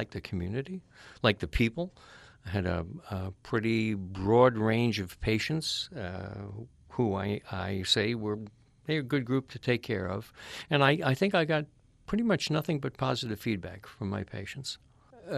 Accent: New York City, New York, United States; I grew up in New York City. I went through the public and free school system from kindergarten through medical school.

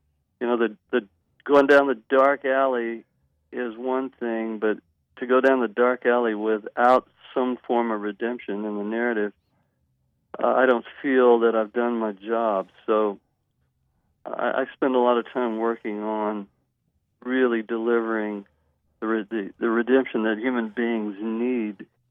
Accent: Houston, Texas, United States; I brag that I'm from Third Ward, Houston.

